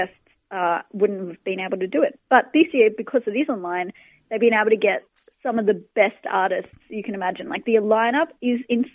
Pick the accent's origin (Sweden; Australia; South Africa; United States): Australia; Campbelltown, New South Wales; I grew up in Campbelltown